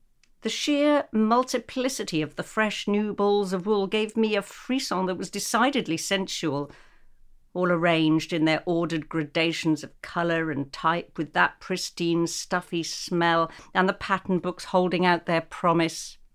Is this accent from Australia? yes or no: no; Saint-Jean-Cap-Ferrat, Provence-Alpes-Côte d'Azur, France; also born or lived in Bahamas; she knew what I knew from growing up in Cap Ferrat and the Bahamas and the rest.